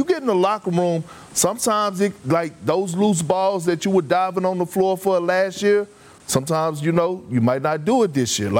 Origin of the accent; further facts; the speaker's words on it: Beaumont, Texas, United States; Malika, you know when I was growing up in Beaumont, Texas, and you used to get in a fight and you'll get whooped